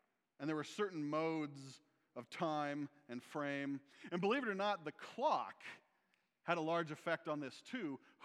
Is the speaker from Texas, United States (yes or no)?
no; South Dakota, United States; Okay, I grew up in South Dakota.